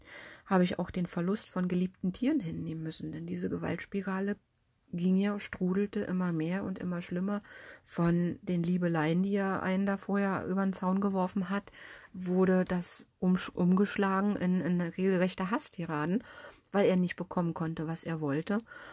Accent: Berlin, Germany; und ich bin in der Hauptstadt Berlin groß geworden

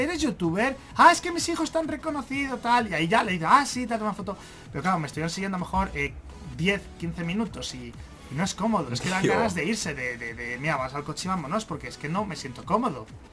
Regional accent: Spain; aunque somos españoles

